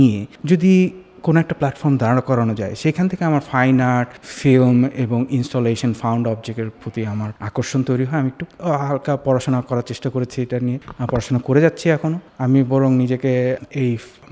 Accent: Bangladesh; আমরা এক্সিস্ট করি বাংলাদেশি হিসেবে, আমরা এক্সিস্ট করি সাউথ এশিয়ান হিসেবে, এবং আমাদের কাজ নিয়ে আমরা এক্সিস্ট করি।

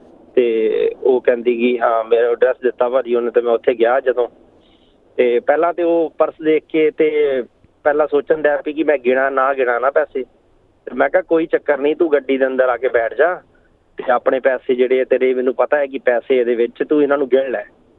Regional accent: Dhianpur, Punjab, India; now in Melton, Australia; ਪਿਛਲੇ ਮੈਂ 10 ਸਾਲ ਹੋ ਗਏ ਨੇ, 2009 ਦੇ ਵਿੱਚ ਅਸੀਂ ਆਏ ਸੀ ਮੈਲਬਨ, ਅਤੇ ਉਦੋਂ ਸਾਡਾ ਮੇਰਾ ਪਿੰਡ ਹੈਗਾ ਭਾਅ ਜੀ ਧਿਆਨਪੁਰ, ਇਹ ਅੰਮ੍ਰਿਤਸਰ ਡਿਸਟ੍ਰਿਕਟ ਦੇ ਵਿੱਚ ਹੀ ਪੈਂਦਾ

